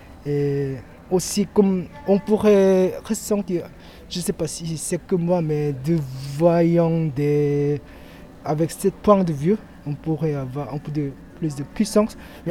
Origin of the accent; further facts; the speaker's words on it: Seoul, South Korea; French is a second language; je viens de Séoul en Corée, il y a toujours des grands immeubles